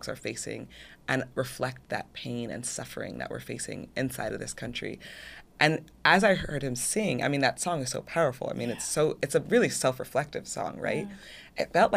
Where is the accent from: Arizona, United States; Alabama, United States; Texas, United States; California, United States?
California, United States; I grew up in the San Fernando Valley. I remember seeing folks with their Confederate flags on their trucks.